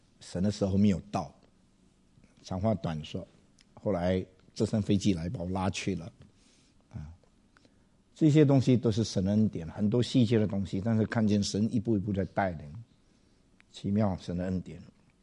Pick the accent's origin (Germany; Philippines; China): China; 岁寒三友，我们中国人说了